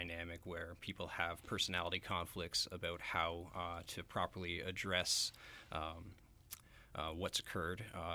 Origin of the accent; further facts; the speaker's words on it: Ontario, Canada; now in Vancouver, Canada; Just around the Niagara Falls area. I moved out here for school about a decade ago.